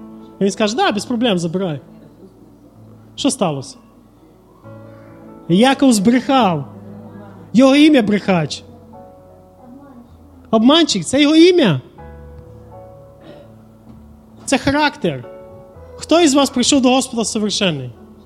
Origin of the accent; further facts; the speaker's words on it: Zakarpattia Oblast, Ukraine; У нас на Закарпатті кажуть лазово.